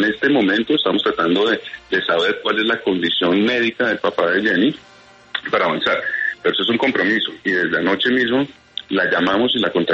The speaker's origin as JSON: {"language": "Spanish", "town": "Bogotá", "region": "Bogotá Capital District", "country": "Colombia", "tie": "born or raised there", "said": "Yo soy paisa de corazón, pero me trajeron una Bogotá chiquito."}